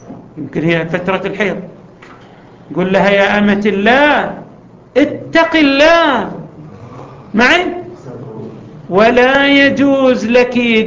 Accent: Eastern Province, Saudi Arabia; accent: Hasawi; كما نعبر عنها بلهجتنا الحساوية

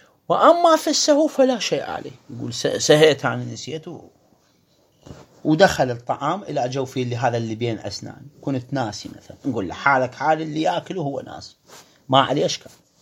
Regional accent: Iraq; accent: Iraqi; العلك اللي احنا نصيح له بلهجتنا العراقية العلج

